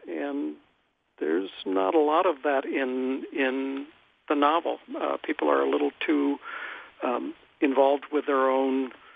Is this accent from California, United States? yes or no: no; Bismarck, North Dakota, United States; we had the Missouri, sure, separating Bismarck and Mandan. And I grew up in Bismarck